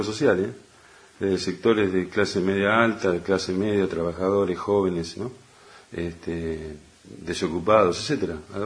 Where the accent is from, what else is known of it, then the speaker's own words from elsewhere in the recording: Argentina; Vamos a comer acá un asado, como buenos argentinos y acá del interior de la provincia del campo.